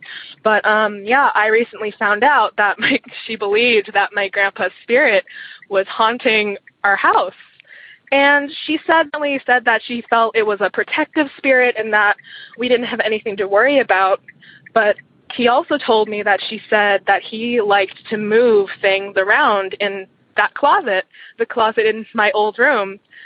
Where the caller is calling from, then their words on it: Eugene, Oregon, United States; I'm calling from Eugene, Oregon.